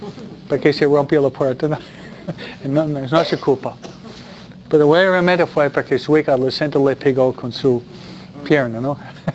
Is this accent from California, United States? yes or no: no; New York, United States; Yo fui criado en Nueva York con amigos judíos.